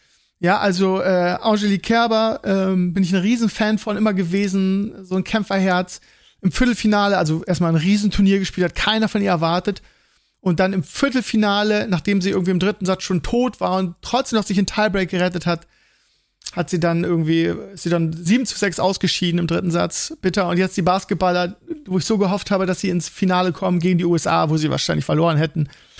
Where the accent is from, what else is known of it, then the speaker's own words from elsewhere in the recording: Bremen, Germany; weil ich bin da so in Bremen groß geworden